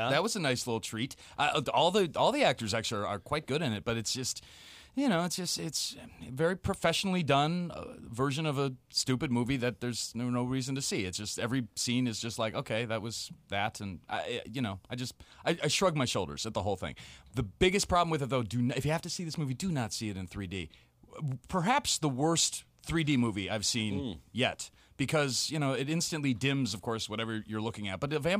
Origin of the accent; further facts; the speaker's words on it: United Kingdom; as a Brit